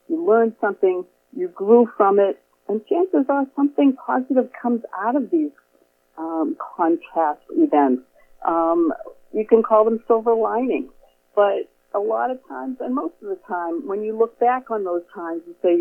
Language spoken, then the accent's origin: English; Boston, Massachusetts, United States; now in Florida, United States; Well, I'm originally from Boston, and now I've been in Florida for many years.